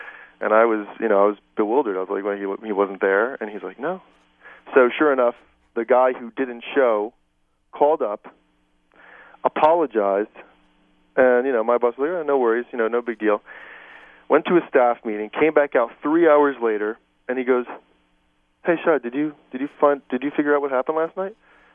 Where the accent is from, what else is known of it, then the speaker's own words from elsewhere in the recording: New York City, New York, United States; I did stand-up in New York City that the summer after I graduated, because that's where I'm from. I'm from New York, and I live in New Jersey.